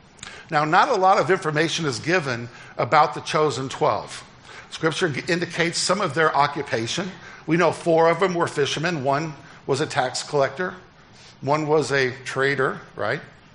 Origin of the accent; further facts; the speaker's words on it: Decatur, Indiana, United States; So I was born into a very comfortable, very profound Roman Catholic family in my hometown of Decatur, Indiana.